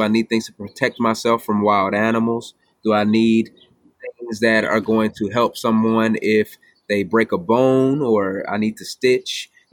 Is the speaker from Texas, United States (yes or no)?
yes; Texas, United States; I was raised in East Texas, and that's a rural area as well.